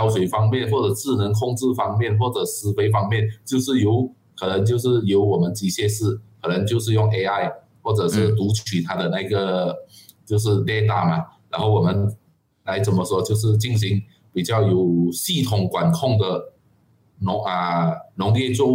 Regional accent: Malaysia; 因为我们马来西亚比较缺乏的是这个数据

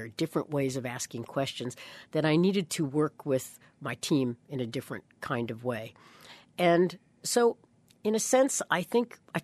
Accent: New York, United States; So I was concerned about that when I came back to the East Coast, but I'm a New Yorker.

